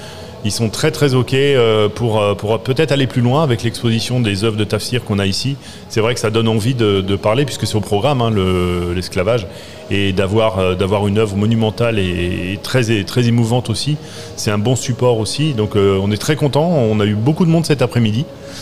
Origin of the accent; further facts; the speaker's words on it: France; Moi, je suis français, évidemment.